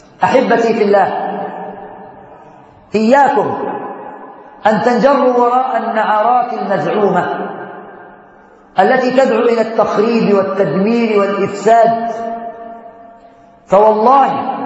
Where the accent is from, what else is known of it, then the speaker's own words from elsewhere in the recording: Egypt; ما كانش ربنا بيحبنا كمصريين